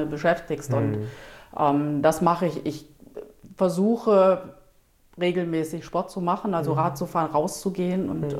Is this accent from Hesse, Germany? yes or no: yes; Eschwege, Hesse, Germany; ich denke, du hörst, dass ich nicht von hier komme. Genau, ich bin aufgewachsen in Nordhessen, in einer relativ kleinen Stadt, Eschwege, heißt es, auf sehr idyllisch gelegenen Bauernhof, etwas außerhalb von der Ortschaft